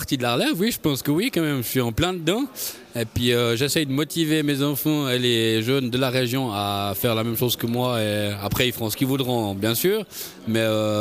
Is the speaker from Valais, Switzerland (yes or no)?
no; L'Étivaz, Vaud, Switzerland; Oui, alors oui, j'habite à l'Étiva, même au fond de la vallée de l'Étiva.